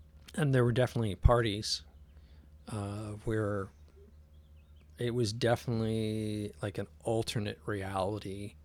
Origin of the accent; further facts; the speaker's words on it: San Jose, California, United States; I grew up in San Jose, and then in 98, I finally listened to all my professor's advice, get out of San Jose.